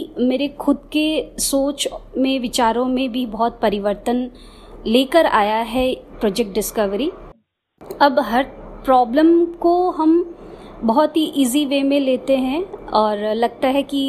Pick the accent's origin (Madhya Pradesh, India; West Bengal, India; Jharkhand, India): West Bengal, India; Siliguri; और मैं सिलीगुड़ी वेस्ट बंगाल से हूँ। मैं प्रेरणा एजुकेशनल सेंटर में अभी वर्क कर रही हूँ। मैं यहाँ 2014 को ज्वाइन करी थी पहली बार और मैं टोटली ब्लाइंड हूँ।